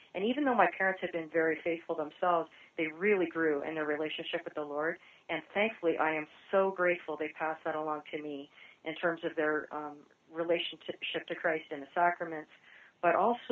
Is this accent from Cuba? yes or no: no; Oshawa, Ontario, Canada; now in United States; I'm originally from Oshawa, Ontario, Canada, and I'm the first international member of our community.